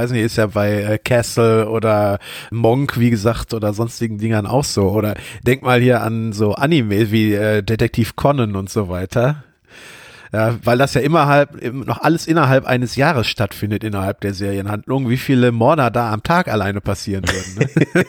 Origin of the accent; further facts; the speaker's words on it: North Rhine-Westphalia, Germany; ich bin ja aus NRW